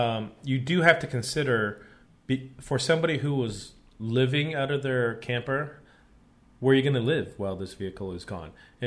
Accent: West Coast, United States; we're from the West Coast, and all of our family's from the West Coast

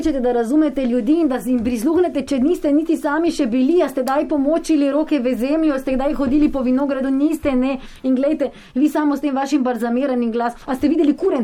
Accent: Ptuj, Drava, Slovenia; jaz sem iz Ptuja po gozdu hodim, vino pijem

